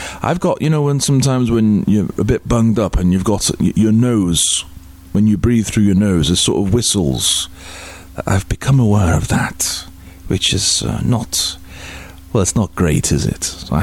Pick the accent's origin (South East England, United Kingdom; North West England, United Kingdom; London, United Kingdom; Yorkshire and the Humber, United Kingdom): North West England, United Kingdom; Liverpool; But basically, we're focused on Liverpool, which is where I'm from. Like, it's my hometown, it's where I'm from